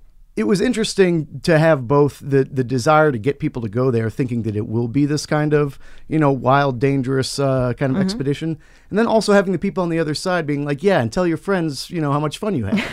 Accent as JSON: {"language": "English", "region": "Florida", "country": "United States", "said": "because I'm from Florida, you know, and have worked in tourism jobs in Florida"}